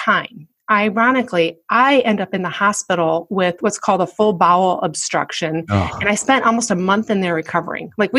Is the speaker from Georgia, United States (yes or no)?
no; Michigan, United States; So I was born and raised in Michigan, met my husband right out of college